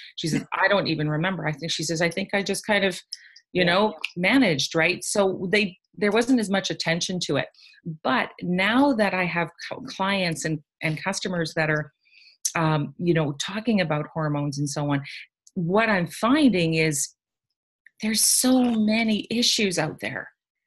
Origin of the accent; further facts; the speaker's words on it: Ottawa, Ontario, Canada; from Ottawa, Ontario, but I'm actually in upstate New York right now visiting my daughter